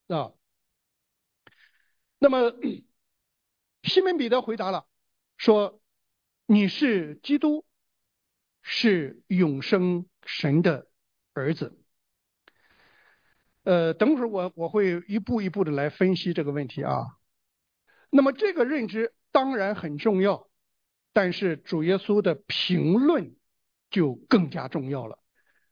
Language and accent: Chinese; China; 因为咱们中国人呢，在这一点上是比较缺乏的，对吧？我们中国人都太聪明了啊！